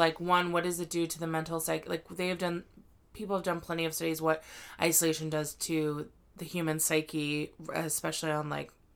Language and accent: English; Houston, Texas, United States; I'm from Houston. I should mm-hmm. know about this.